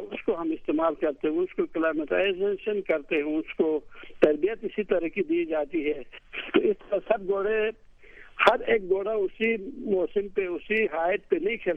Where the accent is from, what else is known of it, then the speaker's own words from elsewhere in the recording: Gilgit, Gilgit-Baltistan, Pakistan; میں گلگت سے تعلق رکھتا ہوں, بچپن سے ہی مجھے بڑا شوق تھا پولو کا